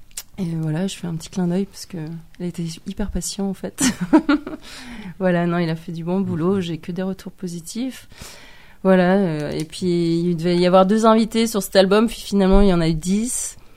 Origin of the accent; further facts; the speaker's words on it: Lyon, Auvergne-Rhône-Alpes, France; je vais devenir une artiste nord-iséroise bientôt, parce que à la base, je suis lyonnaise